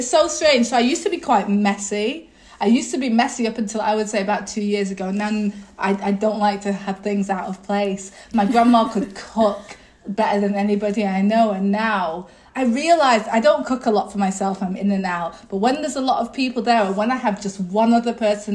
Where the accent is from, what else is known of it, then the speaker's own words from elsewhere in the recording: England, United Kingdom; I was brought up in England, you know.